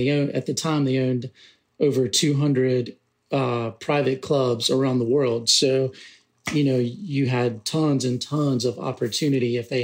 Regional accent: Aiken, South Carolina, United States; And this is actually my third time moving back to Aiken. It's just a beautiful little town.

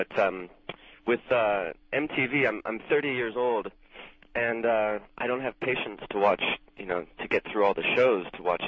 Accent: Seattle, Washington, United States; Yeah, no, I'm not from Long Island.

